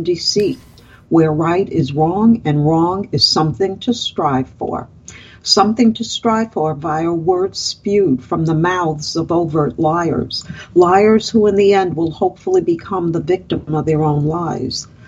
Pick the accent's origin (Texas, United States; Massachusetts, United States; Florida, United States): Florida, United States; here in my home state of Florida, the state with the best governor in the nation